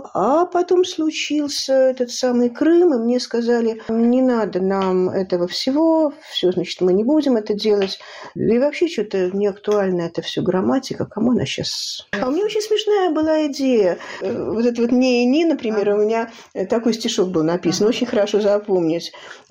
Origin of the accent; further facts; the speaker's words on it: Saint Petersburg, Russia; выросла на Галерной, никогда не говорю на Красной, говорю на Галерной, которая по дарку Сената и Синода, вот я там выросла в огромной коммуналке.